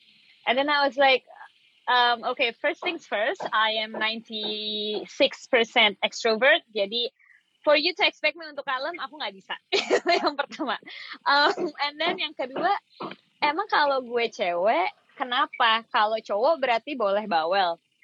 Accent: Yogyakarta, Special Region of Yogyakarta, Indonesia; aku orang Jawa ya kebetulan, Jogja gitu.

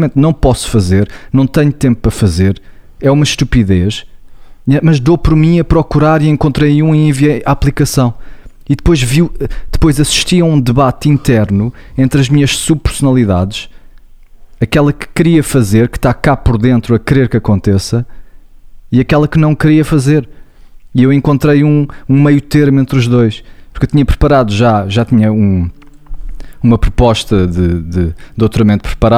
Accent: Portugal; Principal objetivo é esse, como terapeuta, como português

